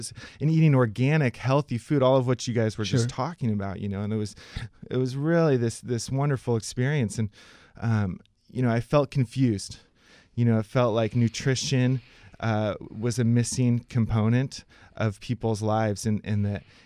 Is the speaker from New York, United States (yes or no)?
no; Indiana, United States; and met a man from Chicago, and we started talking, I'm from Indiana.